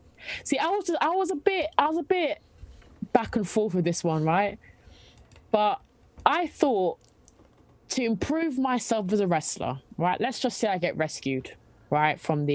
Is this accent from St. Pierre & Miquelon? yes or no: no; London, United Kingdom; See, I'm from London, you see. So London people, we just say everything as quick as possible.